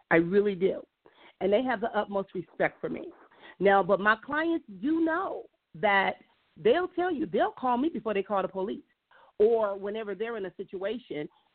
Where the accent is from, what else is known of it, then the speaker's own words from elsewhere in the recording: Compton, California, United States; I grew up in Compton.